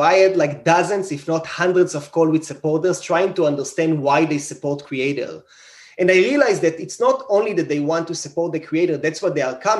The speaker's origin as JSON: {"language": "English", "country": "Israel", "tie": "born or raised there", "second_language": "English", "moved": "as an adult", "said": "So I grew up in Israel. I'm an engineer in my occupation, and I moved there about 8 years ago."}